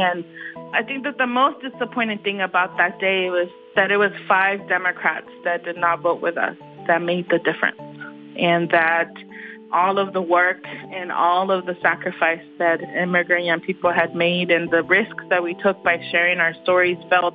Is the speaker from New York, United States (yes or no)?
no; Texas, United States; Well, first of all, I will say that I'm a Texan, and Texans are not used to the cold and the snow